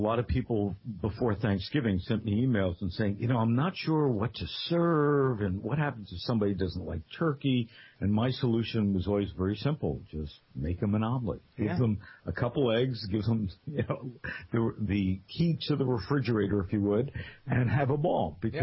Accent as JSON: {"language": "English", "region": "New Jersey", "country": "United States", "tie": "born or raised there", "said": "I grew up in New Jersey, in a little Italian town in New Jersey, just north of Newark"}